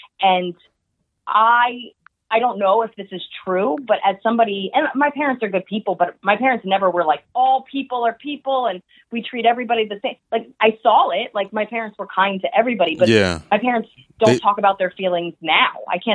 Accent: New Jersey, United States; I grew up in Jersey, so it's honestly, it's white people and Indian people.

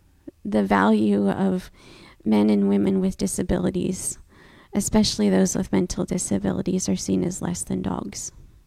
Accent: United States; But they didn't want to listen to me because I'm just an American who thinks I know it all.

